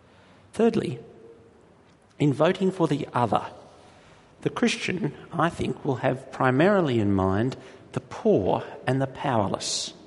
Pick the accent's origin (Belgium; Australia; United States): Australia; Now that's an anathema to the way we think as an Australian society.